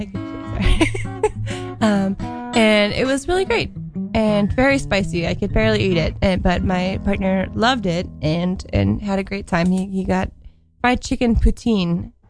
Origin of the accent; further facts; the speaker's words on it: Oklahoma, United States; born there; That's kind of what I was raised on. I was born in Oklahoma and very like meat, potato side kind of family early on in our life.